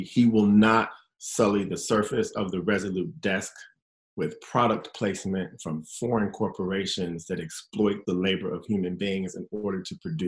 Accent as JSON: {"language": "English", "town": "Milwaukee", "region": "Wisconsin", "country": "United States", "tie": "born or raised there", "said": "I would be in Milwaukee, which is my hometown"}